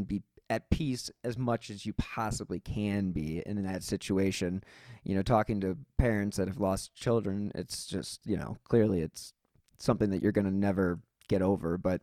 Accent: Cleveland, Ohio, United States; Yeah, I'm from, you know, I'm from Cleveland, so...

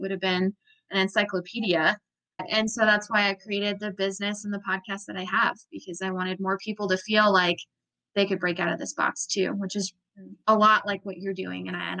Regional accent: Vermont, United States; Yeah, I'm from Vermont.

